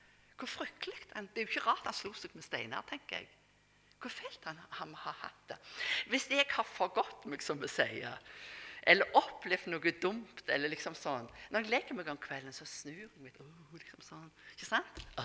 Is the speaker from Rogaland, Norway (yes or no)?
yes; Rennesøy, Rogaland, Norway; Men jeg husker når jeg gikk på yngre, så det heter hjemme på Rennesøy